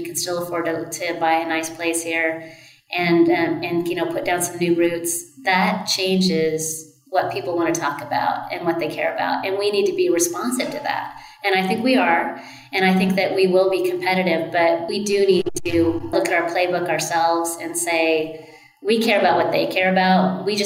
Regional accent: Oregon, United States; I love my home state, and I understand why people come here. I understand why they love it. But we definitely need to restore an Oregon ethos

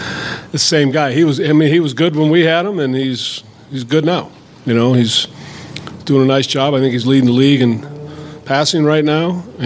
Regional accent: Oakland, California, United States; Well, not in Vegas, but I grew up right there in Oakland, and grew up a Raider fan.

